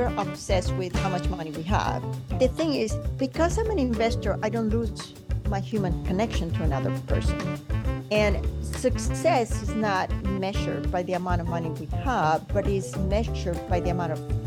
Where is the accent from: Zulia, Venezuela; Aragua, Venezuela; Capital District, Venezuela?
Aragua, Venezuela; El Limón; It was absolutely magical, especially because El Limón is a little town. It's 10,000-15,000 people right in the mountains